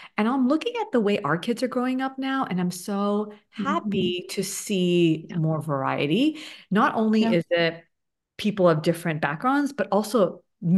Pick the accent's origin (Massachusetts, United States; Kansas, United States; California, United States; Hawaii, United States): California, United States; Los Angeles; also born or lived in New Jersey / New York; So I grew up in LA. I grew up in Eagle Rock, which is